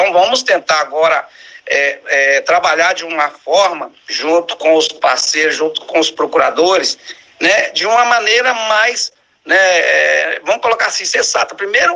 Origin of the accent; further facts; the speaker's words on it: Itaúnas, Espírito Santo, Brazil; Por exemplo, eu sou de Itaúnas, tento fazer o meu melhor aqui em Itaúnas, né